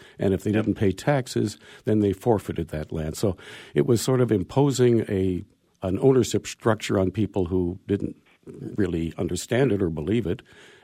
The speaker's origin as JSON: {"language": "English", "town": "Detroit Lakes", "region": "Minnesota", "country": "United States", "tie": "born or raised there", "said": "Well, in my part of the country growing up in the Detroit Lakes area, we had the White Earth Reservation north of us."}